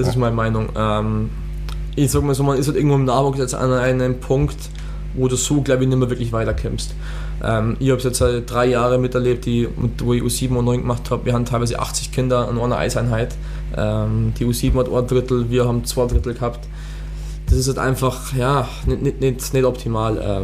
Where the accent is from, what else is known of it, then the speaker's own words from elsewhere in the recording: Rosenheim, Bavaria, Germany; für mich schon so als Einheimischer, als gebürtiger Rosenheimer